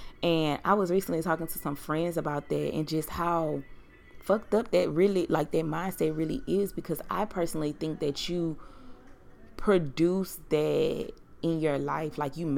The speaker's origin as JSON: {"language": "English", "town": "Baton Rouge", "region": "Louisiana", "country": "United States", "also_born_or_lived": "New Orleans", "lives_now": "Houston, United States", "said": "before I was in Houston, I lived in New Orleans. And when I moved there, I'm originally from Baton Rouge."}